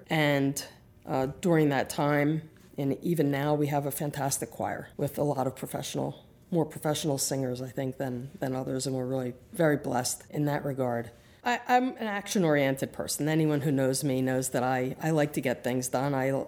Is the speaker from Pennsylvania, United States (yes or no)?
yes; Philadelphia, Pennsylvania, United States; I'm from Philadelphia, and our church at that time was at 16th and Oxford Streets.